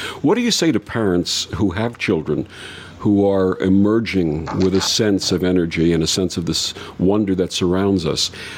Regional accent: Brooklyn, New York, United States; You and I are both Brooklyn natives. I also grew up in Brooklyn, and I think Brooklyn is the center of the universe, actually.

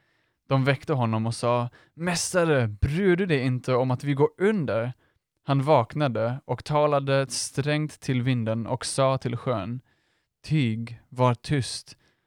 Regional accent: Germany; Swedish is a second language; now in Sweden; min mamma och min pappa, de bor i Tyskland där jag kommer ifrån.

